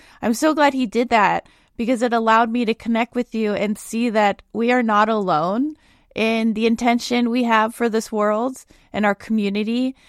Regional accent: California, United States; now in New York, United States; I grew up in the Bay. So I thought it was actually normal to have Filipinos everywhere. It wasn't until I moved to New York

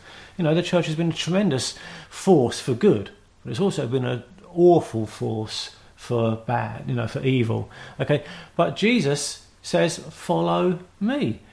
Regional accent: England, United Kingdom; Now, I'm English. I watch with amazement what goes on in America at the moment.

